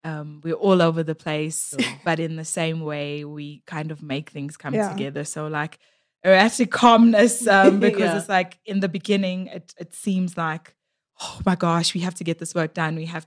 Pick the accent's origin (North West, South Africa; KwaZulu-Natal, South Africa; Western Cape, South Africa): KwaZulu-Natal, South Africa; Durban; now in Johannesburg, South Africa; I am originally from Durban, but now I reside in the beautiful JHB.